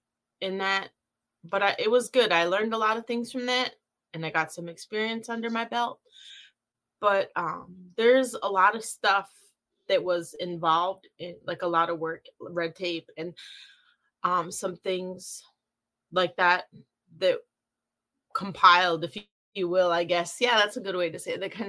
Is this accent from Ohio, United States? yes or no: no; Menominee Reservation, Wisconsin, United States; now in Kenosha, United States; I'm from Wisconsin. I live in Kenosha, Wisconsin. Originally from the Menominee Reservation. And so I guess to start with that for a little bit about myself, I did grow up on the reservation and then left for several reasons.